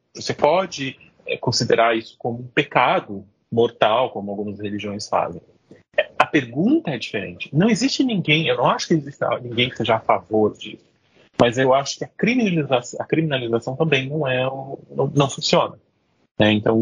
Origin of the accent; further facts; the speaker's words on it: Brazil; Eu cresci num Brasil onde as pessoas discutiam Estado laico, ateísmo e o termo agnóstico como se meio que fossem tudo a mesma coisa